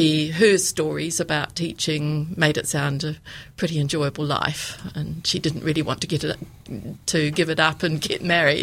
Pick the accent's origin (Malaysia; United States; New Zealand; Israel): New Zealand; Dunedin, Otago; I grew up in Dunedin.